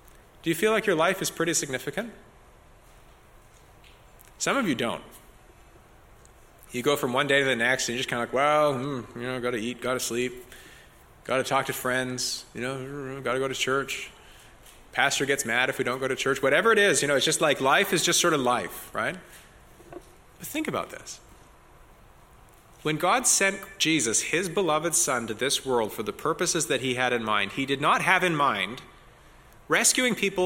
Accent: Canada; I'm actually Canadian.

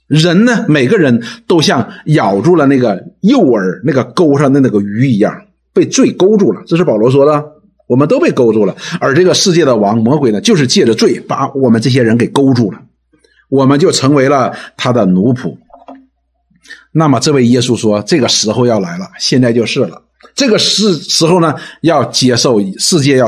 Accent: China; 什么叫大哉？就是我们中国人通常讲的呜呀，太惊奇了

